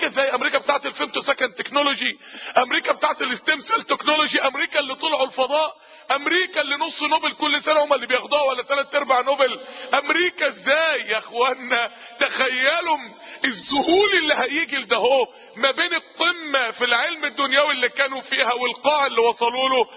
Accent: Egypt; عندنا في مصر

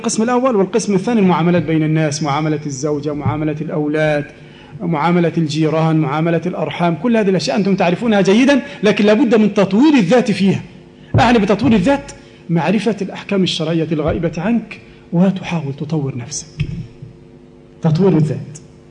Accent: Egypt; وعندنا في مصر يعني المشاغل قليلة شيء، لا سيما في القرى، نحن أبناء قرى وأرياف تساوي البدو عندكم هنا

